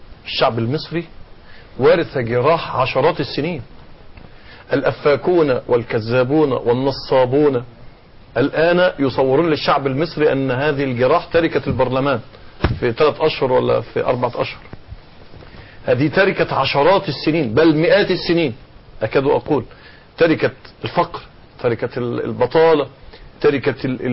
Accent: Egypt

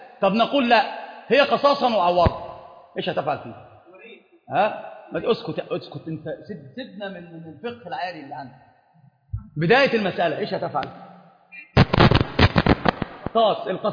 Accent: Upper Egypt, Egypt; أنا واحد صعيدي بيتضرب على، فأنا صعيدي، والله صعيدي، أنا صعيدي،

